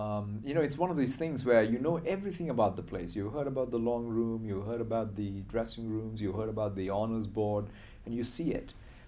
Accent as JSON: {"language": "English", "country": "India", "tie": "born or raised there", "said": "cricket is something that I grew up with in India"}